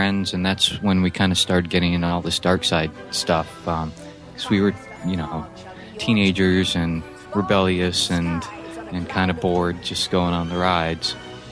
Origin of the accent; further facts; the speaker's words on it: Clearwater, Florida, United States; Yep, that's right.